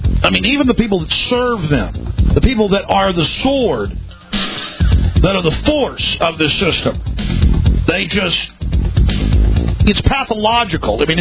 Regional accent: Texas, United States; Well, I mean, I'm a Texan, and and you call me a southerner.

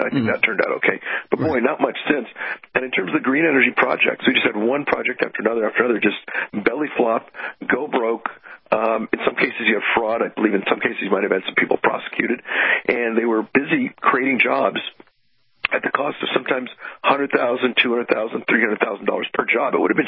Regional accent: Los Angeles, California, United States; You know, I grew up in Los Angeles, and I see that gas is running for $5 a gallon out there.

